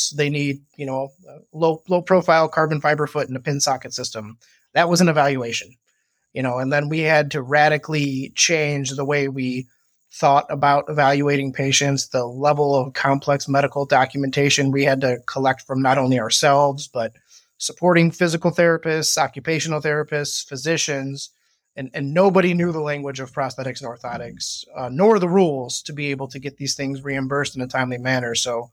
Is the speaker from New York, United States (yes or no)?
no; Indiana, United States; I'm from the Northwest Indiana, just outside of Chicago area.